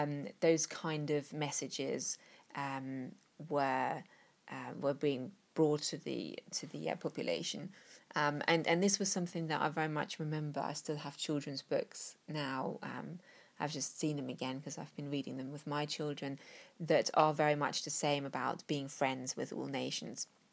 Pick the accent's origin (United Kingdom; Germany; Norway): Germany; East Germany; where we were allowed to travel when I was a child growing up in East Germany